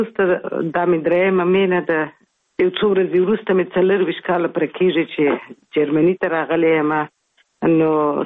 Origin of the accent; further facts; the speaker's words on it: Kabul, Afghanistan; also born or lived in Kandahar; اصلا خو زه زیږیدلې په کندهار کې یم خو دغه دقیق مې دی نیم کال وم څلور میاشت وم درو میاشت وم کابل ته تللی و میشت سوي و